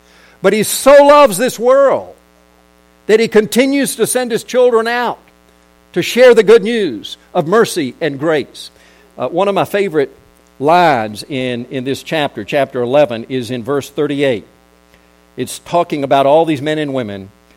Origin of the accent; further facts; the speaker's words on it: South Korea; I grew up in Korea, and there was a leprosy colony not far from where I lived.